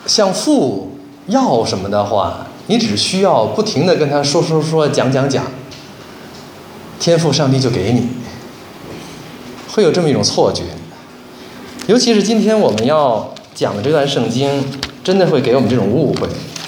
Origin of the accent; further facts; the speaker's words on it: Beijing, China; 就是用我们北京话说，就是磨叽